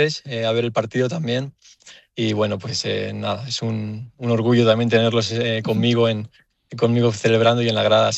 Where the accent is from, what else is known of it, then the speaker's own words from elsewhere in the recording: Barcelona, Catalonia, Spain; accent: Castilian; nací en Barcelona y fue al colegio en Barcelona desde pequeño. Y pues bueno, es lo que pasa, pero al final también las raíces argentinas no se pierden más que, aunque el acento suene diferente.